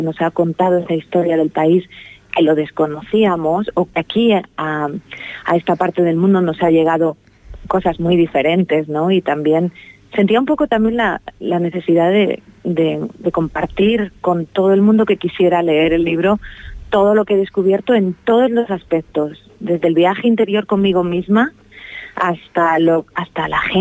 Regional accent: Madrid, Community of Madrid, Spain; moved away; also born or lived in Canary Islands; Me fui realmente de Madrid en el 2000, soy de Madrid, de cerquita de Madrid, y ahí vivía en sitios, iba como cambiando sitios, viví bastante en Canarias.

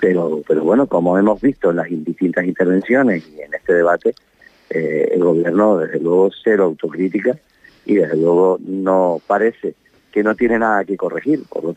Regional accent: Canary Islands, Spain; Los canarios no somos aplatanados, los canarios somos gente seria, trabajadora, rigurosa

